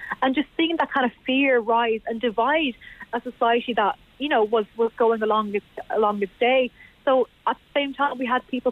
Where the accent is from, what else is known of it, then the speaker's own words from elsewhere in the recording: Ireland; as young people of Ireland, identify as Muslim and as Irish